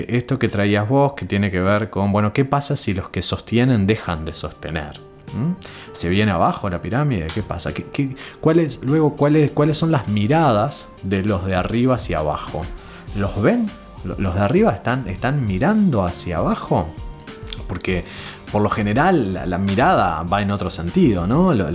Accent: Uruguay; no importa dónde esté el uruguayo, siempre se ubica en la clase media. Eso es algo que forma parte de nuestra idiosincrasia

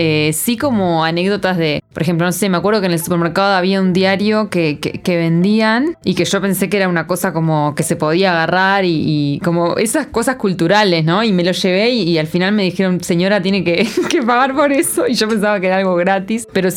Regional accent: Uruguay; Yo como uruguaya tenía algunas cositas que aportar

